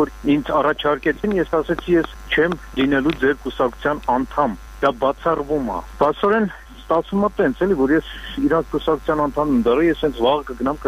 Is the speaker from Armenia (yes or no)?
yes; Yerevan, Armenia; ես ազատ երևանցի եմ